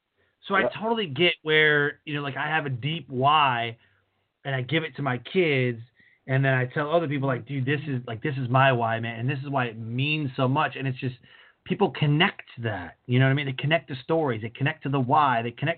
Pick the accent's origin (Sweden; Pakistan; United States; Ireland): United States; Detroit, Michigan; I mean, I grew up in Detroit. Super bad.